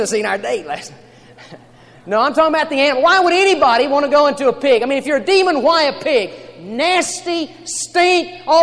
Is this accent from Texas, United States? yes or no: yes; Texas, United States; I grew up in South Texas, and I've seen a lot of hog farms.